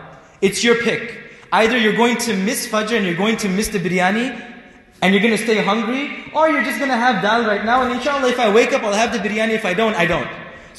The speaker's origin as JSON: {"language": "English", "region": "New York", "country": "United States", "tie": "born or raised there", "lives_now": "Dallas, United States", "said": "I was born and raised in New York. Yeah, I studied in UK for 2 years."}